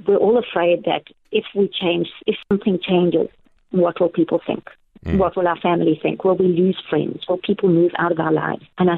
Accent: Cape Town, Western Cape, South Africa; also born or lived in KwaZulu-Natal / Barrydale; now in George, South Africa; I was born in Natal. I went to high school in Cape Town. I spent a lot of my life traveling to places like America and Tanzania. Spent a long time in Barrydale in the Little Karoo, and now I'm in George.

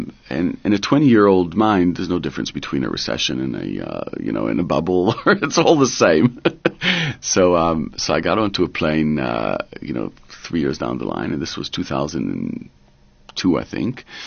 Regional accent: Israel; moved away as an adult; So my parents moved here when I was probably 19. So I grew up in Israel

